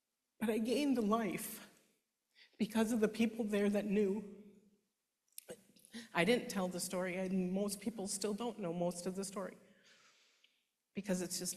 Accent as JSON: {"language": "English", "town": "Minneapolis", "region": "Minnesota", "country": "United States", "said": "I'm from Minneapolis area."}